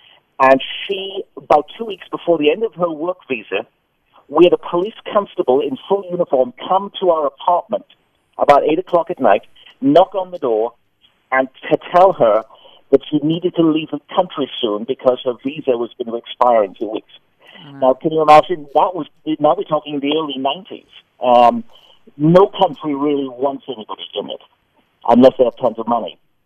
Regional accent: Port Talbot, Wales, United Kingdom; I'm from Wales, and, okay. Which is it's right on the beach. It is a town called Port Talbot. On one side of the beach is British Steel Corporation, and on the other side is British Petroleum Chemicals.

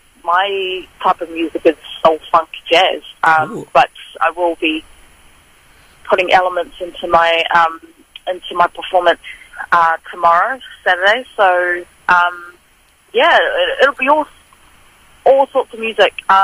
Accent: New Zealand; It's to me, it's part of my culture, I guess, being Kiwi.

